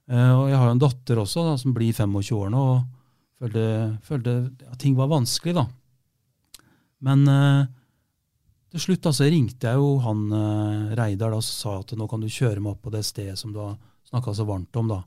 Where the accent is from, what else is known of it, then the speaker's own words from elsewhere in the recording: Rjukan, Telemark, Norway; det var at jeg er jo fra Rjukan, men det var ingen som visste at jeg var fra Rjukan